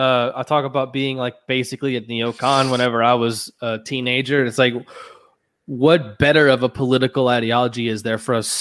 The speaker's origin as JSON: {"language": "English", "region": "Louisiana", "country": "United States", "said": "I'm in Georgia, but I'm from Louisiana."}